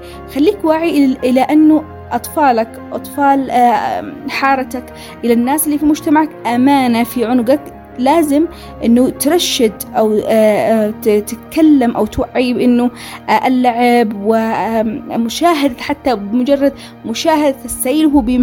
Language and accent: Arabic; Yemen; طبيعة بلدنا اليمن وخاصة المهرة وديانها الفسيحة